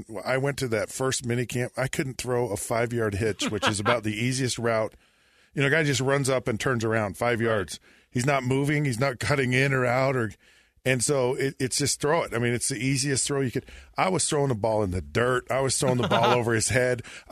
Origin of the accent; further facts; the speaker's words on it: Utah, United States; I grew up here in Utah and in a small town in Utah